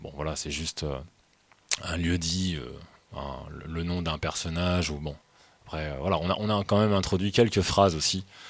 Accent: France; On se démarque plus en tant que Français à chanter en français

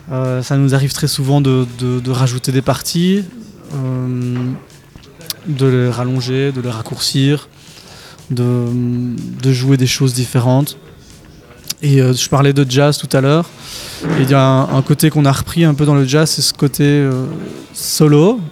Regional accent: Belgium; J'ai l'impression, en tant que Belge, que cette scène-là commence un petit peu à se resserrer

